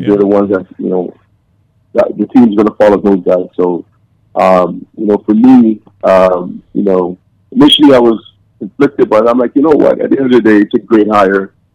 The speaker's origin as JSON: {"language": "English", "country": "Canada", "said": "Part of it, as a Canadian, you're very happy for him"}